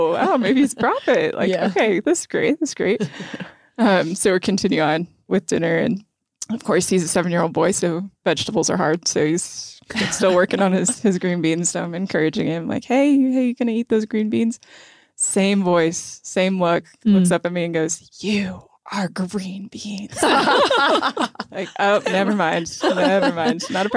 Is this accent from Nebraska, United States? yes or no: yes; Nebraska, United States; I was from Nebraska.